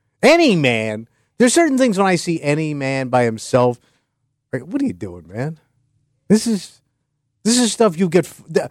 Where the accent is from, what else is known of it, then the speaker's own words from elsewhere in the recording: Florida, United States; So don't get me started with sandcastles. I'm from Florida, man.